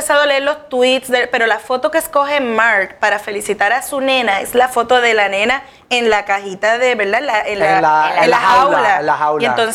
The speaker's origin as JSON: {"language": "Spanish", "country": "Puerto Rico", "said": "los puertorriqueños somos estadounidenses"}